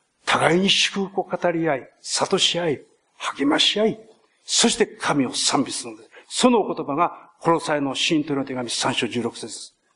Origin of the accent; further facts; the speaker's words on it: Osaka, Japan; accent: Osaka dialect; now in Kobe, Japan; 私この10年前にこの教会に来た時に大阪から来ましたから、何やってはりますかとかね、あれ大阪弁はよく出たんです。